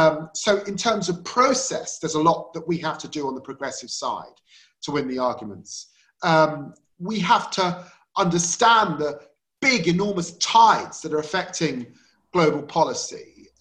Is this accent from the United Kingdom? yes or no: yes; Tottenham, London, United Kingdom; We grew up in Tottenham. It was a tough time to grow up in Tottenham.